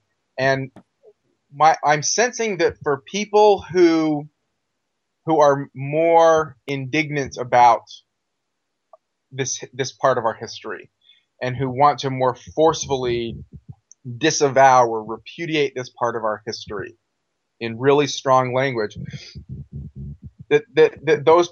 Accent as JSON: {"language": "English", "region": "Utah", "country": "United States", "tie": "born or raised there", "said": "Like, I grew up in Utah. You know, I'm white male, grew up in Utah."}